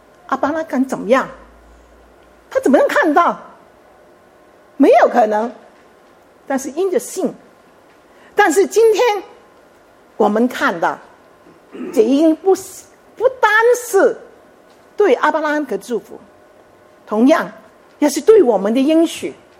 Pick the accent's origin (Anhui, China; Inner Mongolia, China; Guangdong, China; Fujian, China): Guangdong, China; Chaozhou; 因为我们是潮州人，我们是潮州教会。